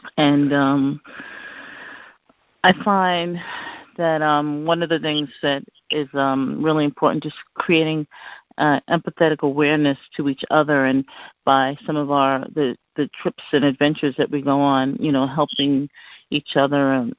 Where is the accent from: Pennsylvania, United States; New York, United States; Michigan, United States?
New York, United States; New York City; I'm from Harlem, New York.